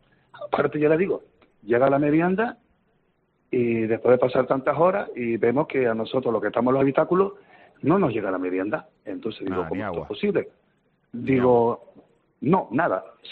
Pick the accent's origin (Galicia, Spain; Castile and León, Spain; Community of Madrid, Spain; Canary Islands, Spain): Canary Islands, Spain; como buen canario que somos